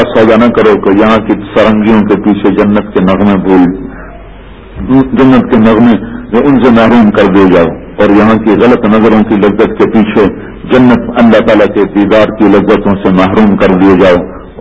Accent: Tulamba, Punjab, Pakistan; میرا گھر ضلع خانے وال میں تلمبا ایک چھوٹا سا ٹاؤن ہے, اس کے ساتھ میرا اپنا گاؤں ہے.

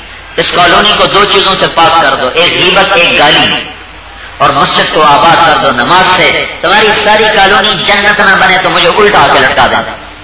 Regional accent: Khanewal, Punjab, Pakistan; میرا ضلع خانیوال ہے, وہاں میرا گاؤں ہے

